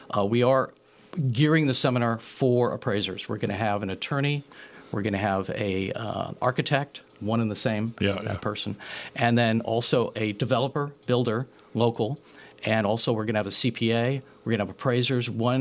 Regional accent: California, United States; So believe it or not, I grew up in Marin, but I started my appraisal career in SoCal.

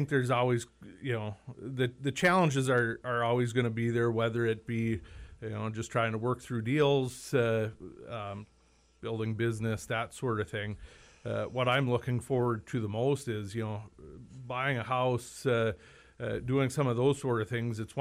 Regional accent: Fargo, North Dakota, United States; I grew up just outside of Fargo.

